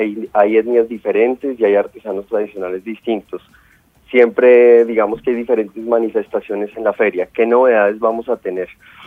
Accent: Colombia; hace parte de la identidad y de lo que somos como colombianos.

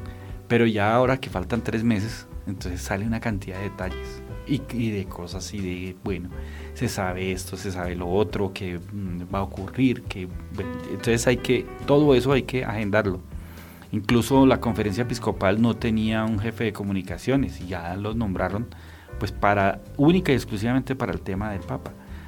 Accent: Colombia

